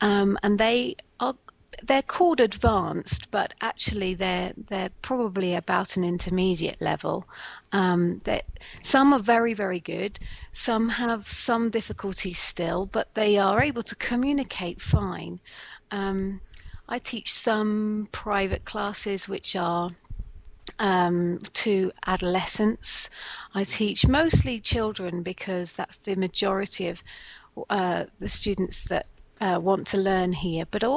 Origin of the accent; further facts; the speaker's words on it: England, United Kingdom; now in Guadalajara, Mexico; I am English, but I live in Mexico. I live in a place called Guadalajara, which is in the north of Mexico, quite near to Puerto Vallarta